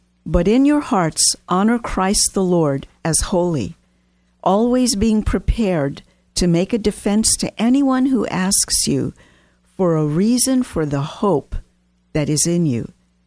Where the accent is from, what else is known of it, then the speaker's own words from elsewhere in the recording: Virginia, United States; I grew up in Virginia. I've never gotten a kite that high in California, but in Virginia, I have.